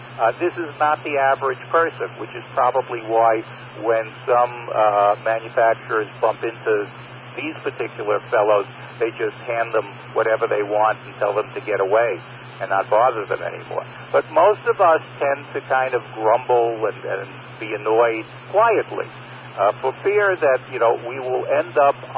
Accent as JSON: {"language": "English", "town": "Brooklyn", "region": "New York", "country": "United States", "tie": "born or raised there", "said": "maybe because I was born and bred in Brooklyn"}